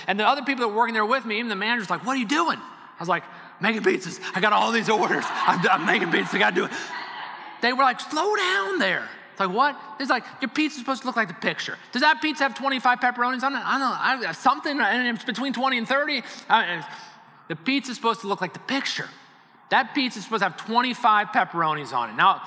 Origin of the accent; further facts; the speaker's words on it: Arlington, United States; I grew up in Arlington.